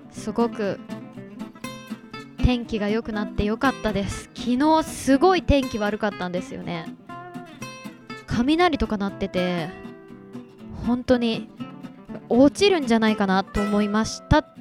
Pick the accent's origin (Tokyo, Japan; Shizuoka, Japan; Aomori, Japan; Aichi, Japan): Shizuoka, Japan; Fukuroi; 地元ではね花火大会結構いっぱいあったんですよね。ふくろいの花火大会っていうのがあって